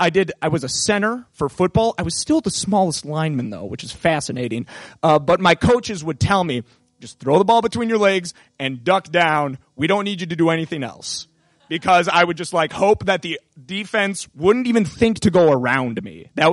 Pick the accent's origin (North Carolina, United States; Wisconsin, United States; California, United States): Wisconsin, United States; Appleton; because I went in my hometown of Appleton, Wisconsin.